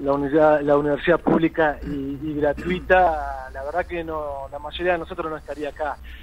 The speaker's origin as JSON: {"language": "Spanish", "region": "Salta", "country": "Argentina", "said": "somos médicos salteños que conocemos, somos parte de la sociedad salteña"}